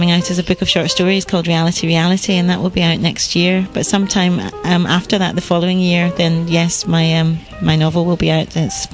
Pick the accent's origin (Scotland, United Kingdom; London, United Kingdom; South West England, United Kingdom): Scotland, United Kingdom; Glasgow; also born or lived in Edinburgh; now in Manchester, United Kingdom; No, I was born in Edinburgh, brought up in Glasgow, and I live in Manchester now.